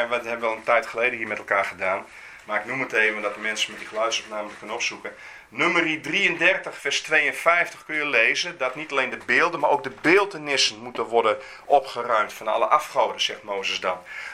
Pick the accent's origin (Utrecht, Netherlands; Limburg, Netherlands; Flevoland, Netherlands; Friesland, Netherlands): Friesland, Netherlands; Leeuwarden; Ik kom zelf uit Leeuwarden.